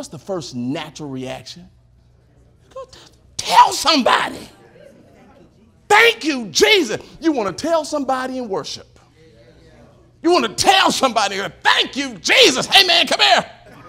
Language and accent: English; Tennessee, United States; I'm from Tennessee.